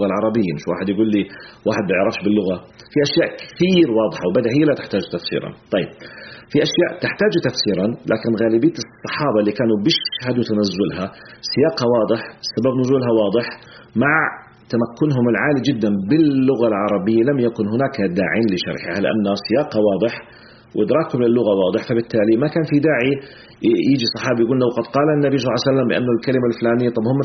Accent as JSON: {"language": "Arabic", "country": "Jordan", "accent": "Jordanian colloquial Arabic", "said": "لا احنا زي نحكي باللهجة العامية بالأردن"}